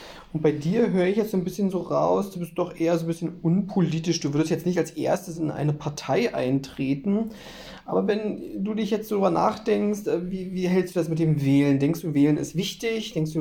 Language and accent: German; East Germany, Germany; das erinnert mich an meine Kindheit in der DDR.